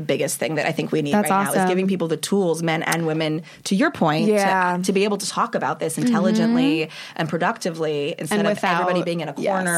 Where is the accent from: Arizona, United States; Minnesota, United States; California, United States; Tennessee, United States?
California, United States; Los Angeles; Los Angeles.